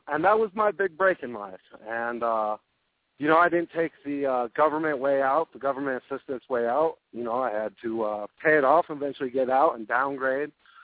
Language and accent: English; Nevada, United States; I started right there in my home state with Harry Reid.